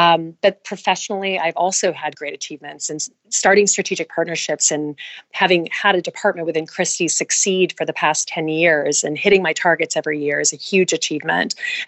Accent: the South, United States; And I grew up in the South, and I think, you know, we have a saying that I talk about in the book, you catch more bees with honey.

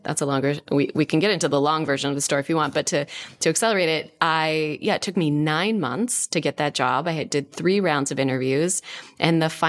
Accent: Seattle, Washington, United States; But yeah, I grew up in Seattle. I'm an Air Force brat.

